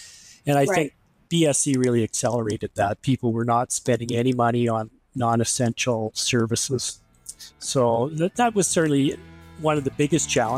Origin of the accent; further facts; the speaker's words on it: Regina, Saskatchewan, Canada; I was actually raised in the city. I had lots of relatives that farmed nearby. I was raised in Regina, Saskatchewan, so the province next door.